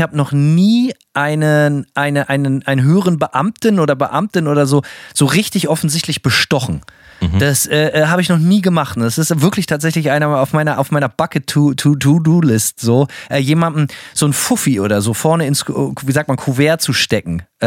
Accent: Bremen, Germany; bei uns in Bremen

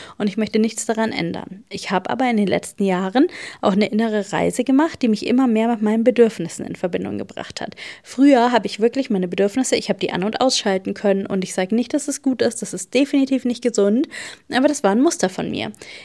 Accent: Germany; dass ich ein unglaublich loyaler, zuverlässiger, pünktlicher, haha, wie man als Deutsche halt so ist in vielen Fällen, Mensch bin.

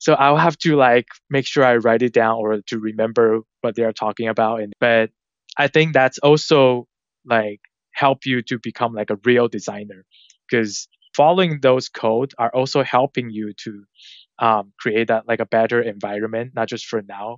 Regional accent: Taiwan; English is a second language; moved away as an adult; now in New York City, United States; because I'm originally from Taiwan and I moved to New York City like almost 8 years ago

